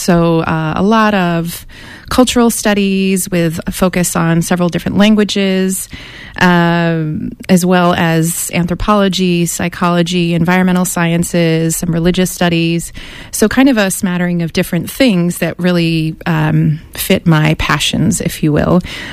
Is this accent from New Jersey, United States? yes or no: no; San Francisco, California, United States; also born or lived in Monterey Peninsula, United States / Seattle, United States / Montreal, Canada; So originally I am a California native. I'm from San Francisco, Bay Area. That's where I grew up and then spent some years in the Monterey Peninsula.